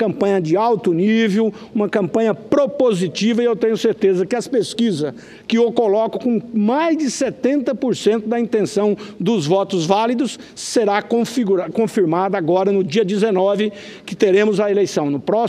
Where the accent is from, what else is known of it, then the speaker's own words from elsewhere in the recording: Rondonópolis, Mato Grosso, Brazil; uma cidade bem próximo da minha cidade natal, Rondonópolis